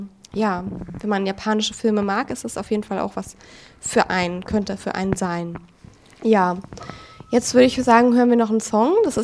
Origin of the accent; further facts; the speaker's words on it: Bavaria, Germany; wie ich so als Bayerin sagen würde.